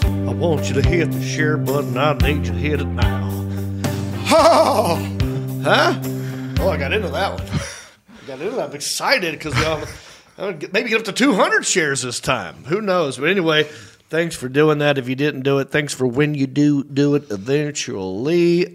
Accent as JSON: {"language": "English", "town": "Hickory", "region": "North Carolina", "country": "United States"}